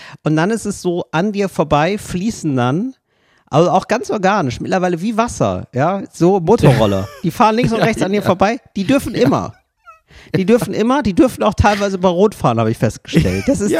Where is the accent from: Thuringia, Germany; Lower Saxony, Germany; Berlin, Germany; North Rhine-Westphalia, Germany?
Berlin, Germany; ich rede da als Berliner.